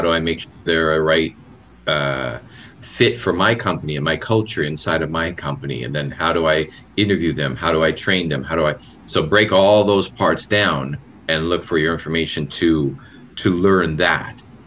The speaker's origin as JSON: {"language": "English", "country": "Canada", "said": "I can't do it. I'm Canadian. I don't do fast."}